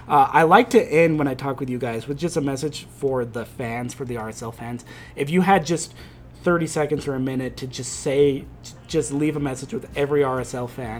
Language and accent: English; Las Vegas, Nevada, United States; also born or lived in Salt Lake City; growing up in Vegas, you know, you're 6 hours away from Salt Lake City, and yet also there are two cities that couldn't be much more different in some ways. I've lived in both places.